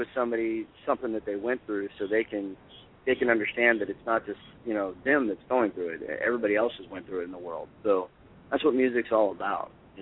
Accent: Missoula, Montana, United States; I grew up in Missoula, so Missoula, when it's warm in the summer, I do not want to go when it's cold.

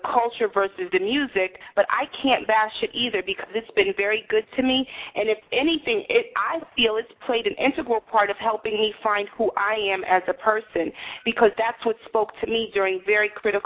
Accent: New York City, New York, United States; Growing up in New York City, just the possibility of seeing people that look like me

